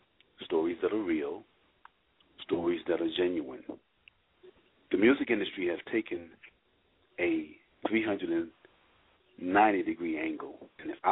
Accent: Virginia, United States; I'm from Virginia. That's Norfolk and Virginia Beach and Chesapeake, Suffolk area. So I'm as far east as you can come on the Atlantic.

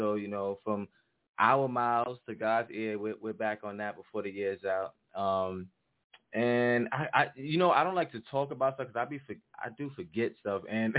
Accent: New York, United States; Like, I'm from New York, and Bumpy Johnson, like, come on.

